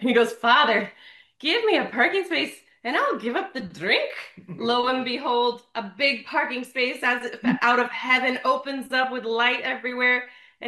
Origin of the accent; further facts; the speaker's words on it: California, United States; Yeah, it's SoCal